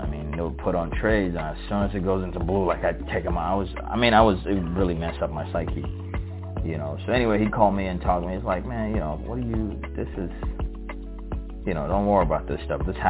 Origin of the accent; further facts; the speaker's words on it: Sierra Leone; also born or lived in Virginia; now in Memphis, United States; I am originally from Sierra Leone, West Africa, I now live in Memphis, Tennessee. Moved down here from Virginia about maybe 5 or 6 years ago.